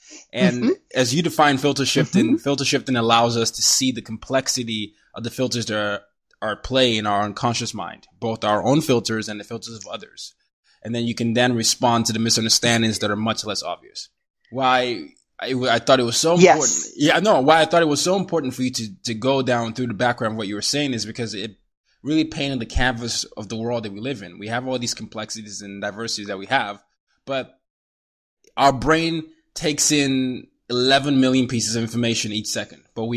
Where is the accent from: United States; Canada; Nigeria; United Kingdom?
Nigeria; also born or lived in 5 countries and 4 continents; I am a Nigerian who grew up in 5 countries and 4 continents across throughout this first 17 years of his life, and constantly being the minority.